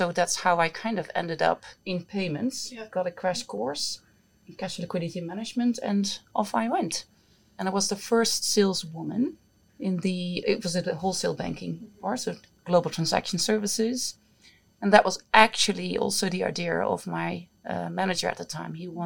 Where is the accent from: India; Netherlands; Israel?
Netherlands; I'm from Holland, born and raised, proud mom of two boys